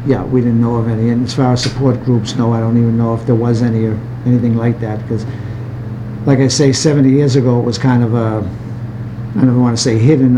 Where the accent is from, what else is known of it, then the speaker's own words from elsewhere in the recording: Boston, Massachusetts, United States; I grew up in East Boston. I have 2 sisters, no brothers. Just an average American family.